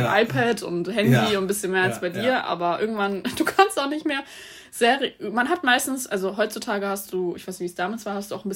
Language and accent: German; Germany; du merkst direkt, ich komme aus Deutschland, ja. Ich bin da aufgewachsen.